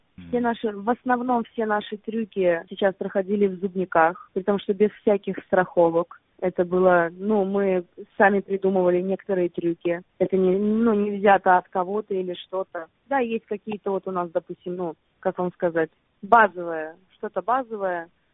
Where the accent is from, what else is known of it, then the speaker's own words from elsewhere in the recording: Saint Petersburg, Russia; я родом из Санкт-Петербурга.